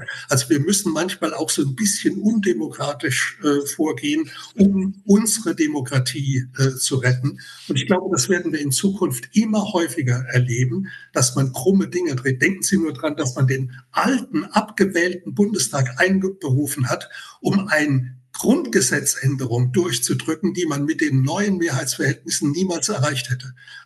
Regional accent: Ludwigshafen, Rhineland-Palatinate, Germany; Und ich habe das gerade an einem Beispiel in meiner Heimatstadt Ludwigshafen versucht deutlich zu machen

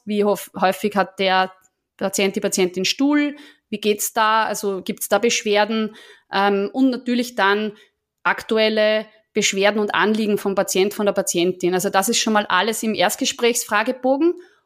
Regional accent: Austria; ich bin Österreicherin, wie man hört. Also ich lebe jetzt seit 1997, seit ich da mein Studium der Ernährungswissenschaften begonnen habe in Wien.

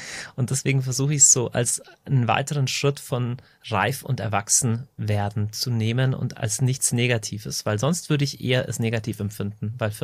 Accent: Deggendorf, Bavaria, Germany; Ich komme aus Deckendorf in Niederbayern.

